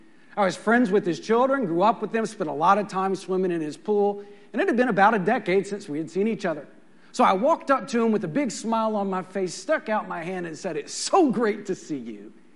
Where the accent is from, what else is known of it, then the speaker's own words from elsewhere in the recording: Midland, Texas, United States; I was invited to my hometown of Midland, Texas, to preach a revival meeting there.